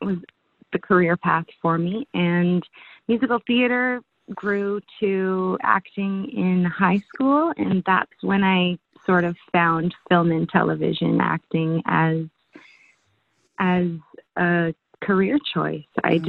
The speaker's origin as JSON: {"language": "English", "town": "Vancouver", "region": "British Columbia", "country": "Canada", "said": "I'm an actress from Vancouver."}